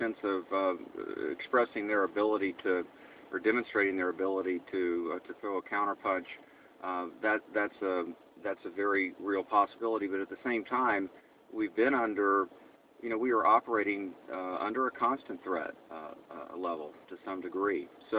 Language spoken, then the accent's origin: English; Titusville, Florida, United States; I grew up in Titusville, Florida. My dad launched rockets at the Cape